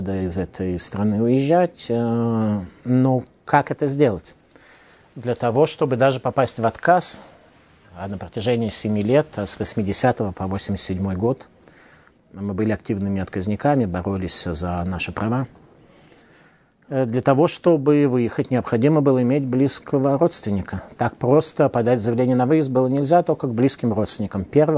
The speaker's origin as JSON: {"language": "Russian", "region": "Saint Petersburg", "country": "Russia", "tie": "born there", "said": "Таким образом, я родился не в Лондоне, а в Ленинграде."}